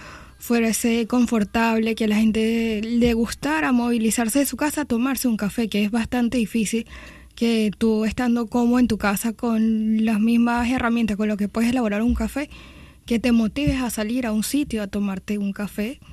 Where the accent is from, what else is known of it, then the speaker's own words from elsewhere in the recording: Venezuela; por el lugar de donde vengo, ¿no? En Venezuela nos encanta emprender.